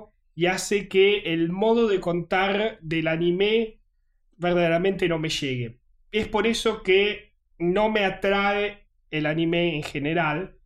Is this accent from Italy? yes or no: yes; Italy; yo crecí en Italia.